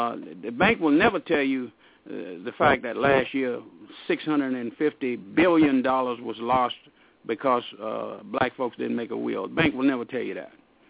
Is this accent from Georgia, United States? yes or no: no; Alabama, United States; I'm from Alabama, and it happens time and time and again down there because people are so superstitious.